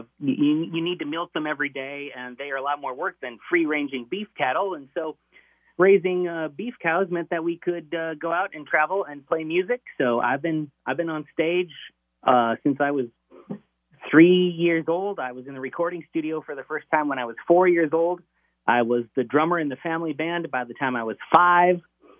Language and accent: English; North Dakota, United States; It all started back in North Dakota, Rory. I was born in North Dakota on a cattle ranch. And I grew up in a musical family.